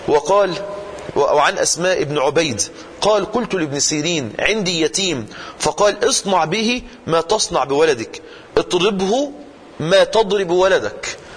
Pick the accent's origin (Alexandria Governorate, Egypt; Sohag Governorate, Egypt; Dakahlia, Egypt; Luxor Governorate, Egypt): Dakahlia, Egypt; Mansoura; عندنا في المنصورة